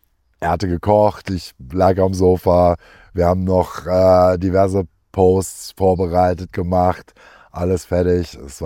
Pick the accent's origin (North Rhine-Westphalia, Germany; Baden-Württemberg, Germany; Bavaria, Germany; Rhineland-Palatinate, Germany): North Rhine-Westphalia, Germany; Essen; Und ich habe gesagt, ja, ich komme aus Essen.